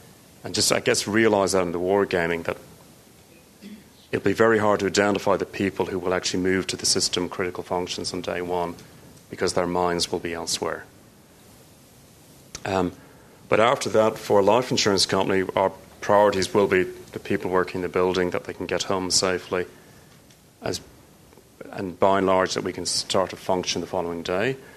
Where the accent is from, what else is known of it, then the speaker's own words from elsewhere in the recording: Dublin, Leinster, Ireland; also born or lived in London; Of course, I was brought up in Dublin, so I saw a lot of terrorist activity for many years.